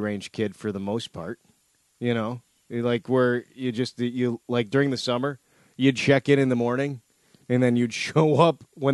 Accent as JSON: {"language": "English", "town": "Rock Falls", "region": "Illinois", "country": "United States", "tie": "born or raised there", "said": "Is Rock Falls, Sterling, Illinois."}